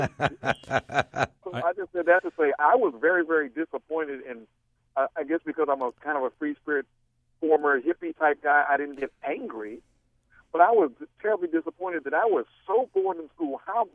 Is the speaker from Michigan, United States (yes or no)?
no; Glenarden, Maryland, United States; I grew up in Glen Arden, Maryland, in Landover, in Prince George's County outside of D.C.